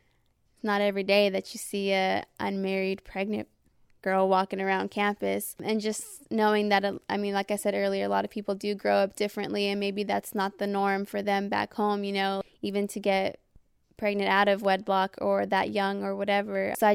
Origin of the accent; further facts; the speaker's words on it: Stockton, California, United States; And I mean, growing up in Stockton, you kind of just have like your own little bubble of how things are.